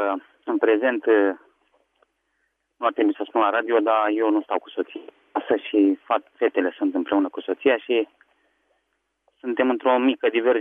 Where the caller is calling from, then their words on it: Craiova, Dolj, Romania; sunt din Craiova.